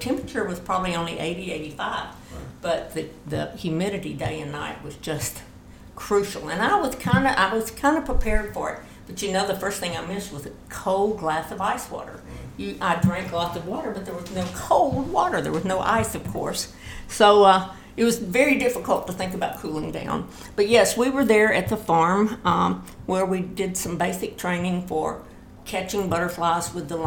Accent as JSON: {"language": "English", "town": "Gordonsville", "region": "Tennessee", "country": "United States", "said": "Well, I'm from Gordonsville"}